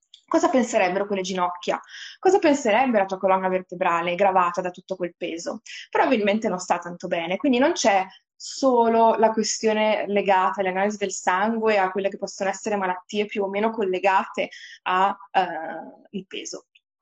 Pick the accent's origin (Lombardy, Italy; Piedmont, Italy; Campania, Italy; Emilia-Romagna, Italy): Lombardy, Italy; Bergamo; io poi sono nata e cresciuta a Bergamo, vedevo le montagne, come dire, dalla finestra di casa